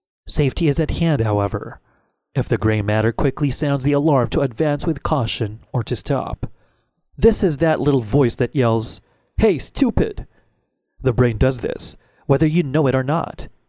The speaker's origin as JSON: {"language": "English", "region": "Bible Belt", "country": "United States", "tie": "born or raised there", "said": "While growing up in America's Bible Belt, I knew that there are all varieties of forbidden fruit."}